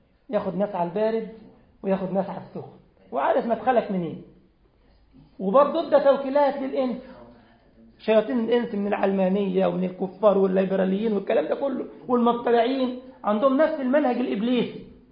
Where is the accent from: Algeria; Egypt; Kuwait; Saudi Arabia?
Egypt; لما يخلي زي ما بيقول عندنا في مصر يخلي الأقرع يشد في شعر إيده